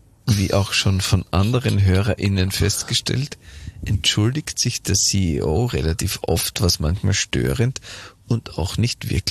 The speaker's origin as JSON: {"language": "German", "town": "Spittal an der Drau", "region": "Carinthia", "country": "Austria", "said": "Als Kärntnerin möchte ich auch noch dem Eichhörnchen ein großes Lob aussprechen. Sehr präzise gesprochen, der Dialekt und die Art, die Wörter so rauszupressen. Genauso ist es bei uns in Spital."}